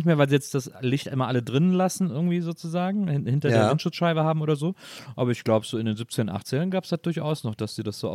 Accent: Wesseling, North Rhine-Westphalia, Germany; Bei uns in Wesseling gab es einen Reiterhof

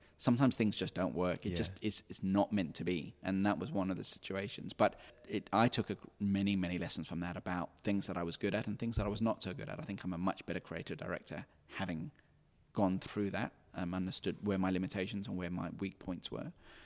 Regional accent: Kenya; And growing up in Kenya, there's some amazing curries.

